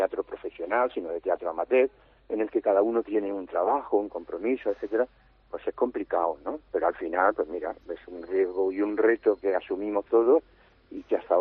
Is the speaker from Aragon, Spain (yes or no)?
no; Vera, Andalusia, Spain; Yo recuerdo de niño en Vera que vino una compañía con una carpa